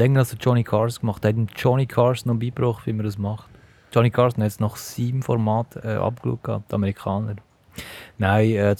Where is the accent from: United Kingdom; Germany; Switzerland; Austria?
Switzerland; Als Schweizer sind wir sowieso mega verwöhnt.